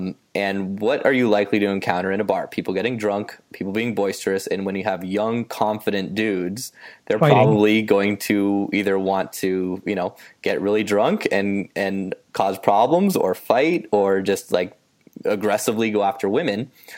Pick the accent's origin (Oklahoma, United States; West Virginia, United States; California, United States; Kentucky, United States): California, United States; Huntington Beach; I grew up in Huntington. It was so boring.